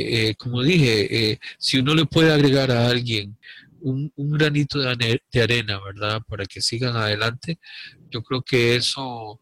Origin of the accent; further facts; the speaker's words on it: Costa Rica; Nací en Costa Rica, hace varios años ya, en una Costa Rica muy bonita, tuve una niñez bonita.